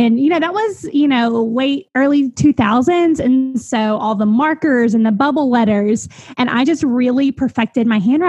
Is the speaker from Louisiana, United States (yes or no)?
yes; Alexandria, Louisiana, United States; Well, I tore, like you said, I grew up in Alexandria, Louisiana, went to LSU.